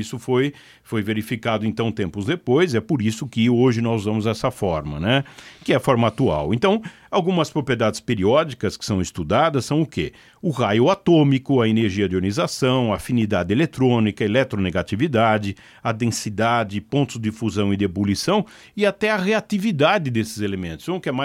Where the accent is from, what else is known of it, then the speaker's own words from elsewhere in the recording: Rio Grande do Sul, Brazil; bom, como gaúcho, né?